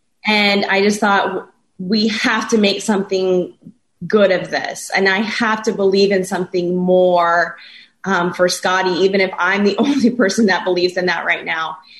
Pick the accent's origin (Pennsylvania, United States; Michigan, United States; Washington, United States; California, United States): Washington, United States; You know, I'm actually a small town farm girl born and raised in Washington State